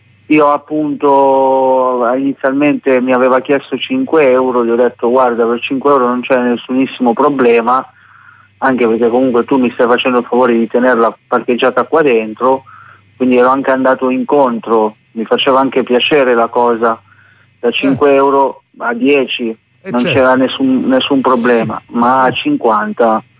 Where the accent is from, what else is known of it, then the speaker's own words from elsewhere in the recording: Milan, Lombardy, Italy; born there; No, non sono napoletano, sono nato a Milano.